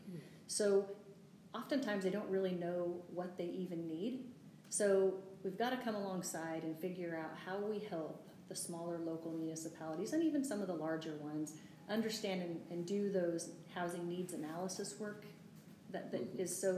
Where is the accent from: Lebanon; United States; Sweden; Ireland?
United States; Oregon; And I grew up in Eastern Oregon. I mean, I'm from a ranching and farming community and family